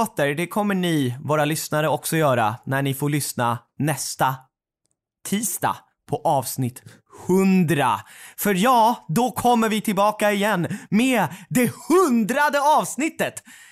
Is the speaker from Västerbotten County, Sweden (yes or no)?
no; Stockholm, Stockholm County, Sweden; Jag är från Stockholm.